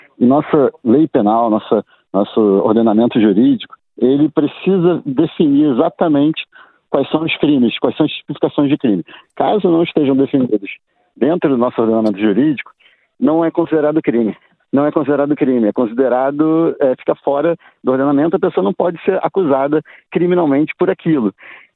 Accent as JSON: {"language": "Portuguese", "region": "Rio de Janeiro", "country": "Brazil", "said": "Eu que venho do Rio de Janeiro, que tem uma frequência muito grande de roubo de carga"}